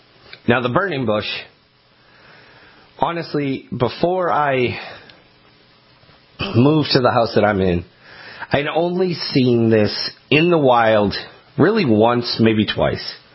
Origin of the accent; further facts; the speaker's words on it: Maine, United States; when I was growing up in Maine, in my hometown there